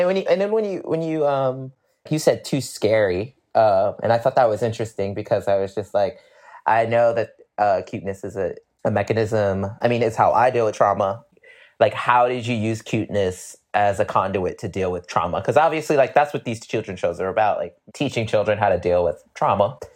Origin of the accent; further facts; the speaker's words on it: Brooklyn, New York, United States; I'm from Brooklyn, so it's, like, that was really hard for me to understand growing up.